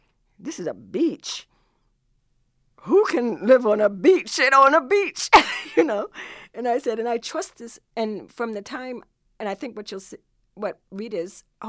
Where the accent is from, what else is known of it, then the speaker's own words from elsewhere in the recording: New York City, New York, United States; And like I said, I was born and raised in New York. I mean, I lived my first 23 years in New York City.